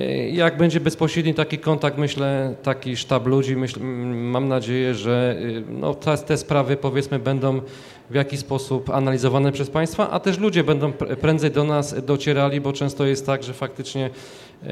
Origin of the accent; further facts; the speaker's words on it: Kraków, Lesser Poland, Poland; sam ja jestem z Kraków Nowa Huta, z klubu Gazety Polskiej.